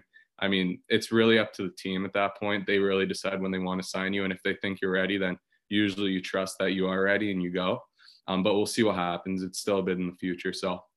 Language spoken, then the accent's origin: English; Montreal, Quebec, Canada; because I am from Montreal